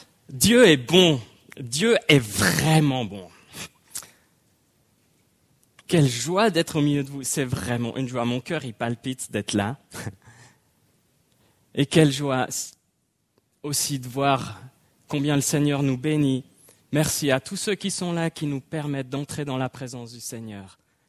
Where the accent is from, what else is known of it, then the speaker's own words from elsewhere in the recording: Sierre, Valais, Switzerland; now in Geneva, Switzerland; Je suis né en Valais à Sierre, dans cette ville qui est la plus ensoleillée de Suisse. Et puis, ben oui, j'ai grandi mon enfance là-bas et je suis arrivé ici à Genève, où finalement j'ai vécu la plus grande partie de ma vie à Genève.